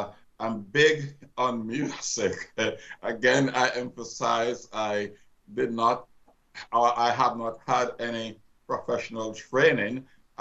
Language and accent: English; Jamaica; shortly after I left high school, I taught pre-trained at a school in my home country of Jamaica